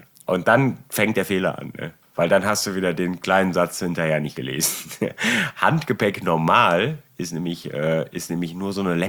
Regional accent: Germany; Ich weiß nicht, ich bin Deutscher.

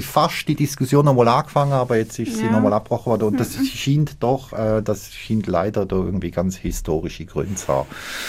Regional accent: Germany; now in Biel, Switzerland; Ich komme aus Deutschland.

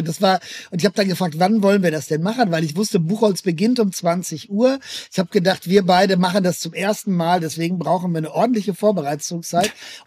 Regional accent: Rome, Lazio, Italy; und ich komme aus Rom, weißt du, das ergab sich auch so

